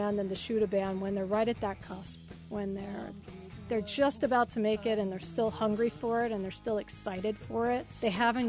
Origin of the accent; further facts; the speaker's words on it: DeLand, Florida, United States; also born or lived in Orange City; Yeah, I grew up in DeLand in Orange City.